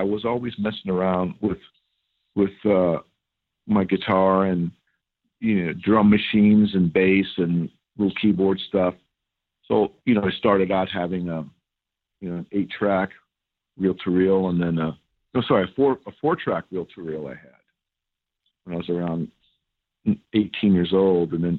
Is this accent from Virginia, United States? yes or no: no; California, United States; Because I grew up in the Bay Area and just playing in bands, playing guitar in rock bands, rock, pop, whatever.